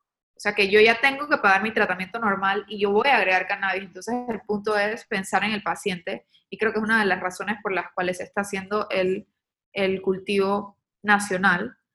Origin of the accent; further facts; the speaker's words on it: Panama; Yo soy médico panameño